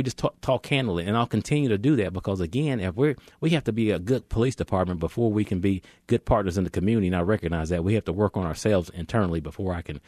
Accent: Kansas City, United States; because I was born and raised in Kansas City.

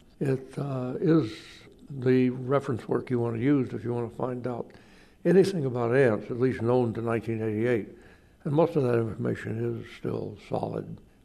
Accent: Alabama, United States; I had a snake period. I had a frog period growing up in Alabama, but then I returned to the insects and the ants, and I never left.

